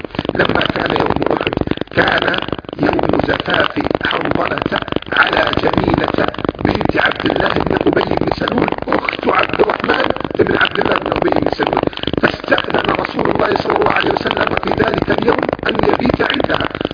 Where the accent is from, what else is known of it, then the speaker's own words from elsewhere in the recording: Egypt; أن تحفظ بلدنا مصر